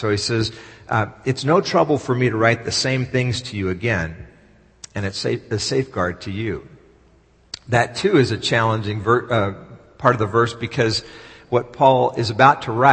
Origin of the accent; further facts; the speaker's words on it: Dallas, Texas, United States; when I was growing up in Dallas.